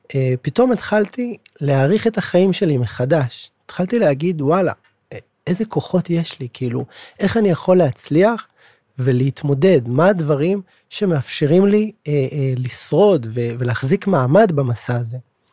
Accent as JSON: {"language": "Hebrew", "town": "Bnei Brak", "region": "Tel Aviv District", "country": "Israel", "tie": "born or raised there", "said": "אני גדלתי בבני ברק, יצאתי מהארון, גדלתי כחרדי בבני ברק, יצאתי בשאלה ואחר כך יצאתי מהארון"}